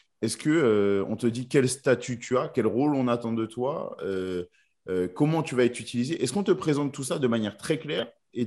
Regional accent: France; est-ce que je le dis parce que je suis français et que du coup j'ai l'exposition française?

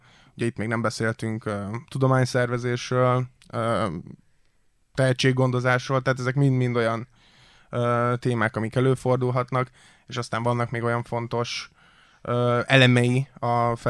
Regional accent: Budapest, Hungary; Ugye budapesti egyetemre jártam, budapesti gyerek vagyok

